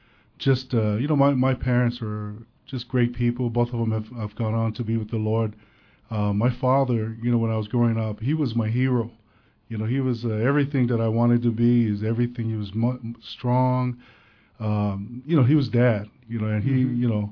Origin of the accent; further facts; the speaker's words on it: Kalihi, Hawaii, United States; also born or lived in Samoa; I was born in Samoa, but I was raised here in Kuhia Park Terrace in beautiful Kalihi.